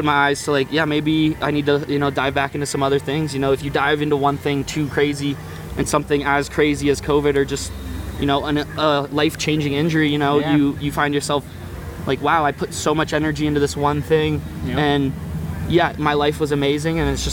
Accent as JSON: {"language": "English", "region": "East Coast", "country": "United States", "said": "I'm from the East Coast"}